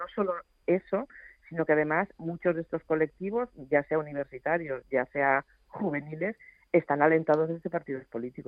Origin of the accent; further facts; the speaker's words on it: Catalonia, Spain; yo insisto siempre en ponerme como catalana